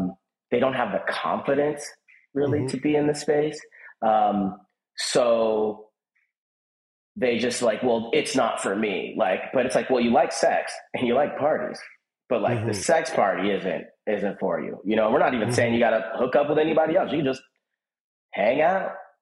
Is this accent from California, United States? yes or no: yes; Los Angeles, California, United States; I grew up in Los Angeles. I was a child actor.